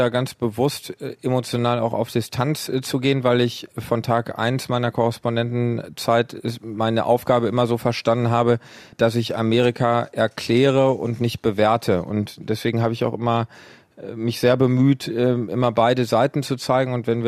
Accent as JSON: {"language": "German", "town": "Iserlohn", "region": "North Rhine-Westphalia", "country": "Germany", "said": "ich komme aus Iserlohn. Das ist eine kleine Stadt im Sauerland mit 100.000 Einwohnern."}